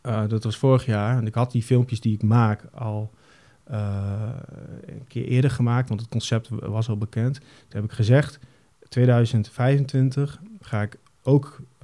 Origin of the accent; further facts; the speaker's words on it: Emmen, Drenthe, Netherlands; also born or lived in Zevenaar; now in Zwolle, Netherlands; Maar ik ben een jongen van de provincies. Ik ben geboren in Zevenaar, opgegroeid in Emmen en ik woon nu in Zwolle.